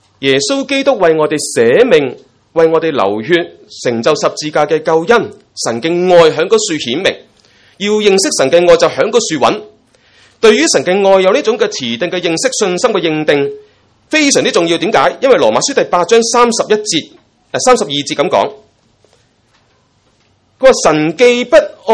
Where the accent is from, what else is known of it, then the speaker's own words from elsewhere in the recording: Guangdong, China; accent: Cantonese; 即是我们广东话叫怎么说